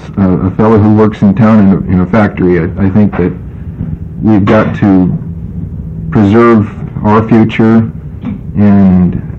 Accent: Oregon, United States; I am from Marion County. I'm a full-time farmer, a third-generation farmer on the same farm.

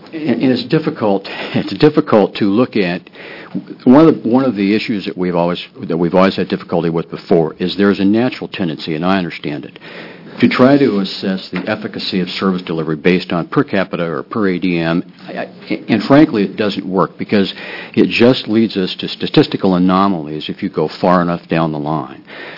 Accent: Condon, Oregon, United States; I'm from Condon and everything, but my dad was on the ESD and the school district board in Condon for 43 years.

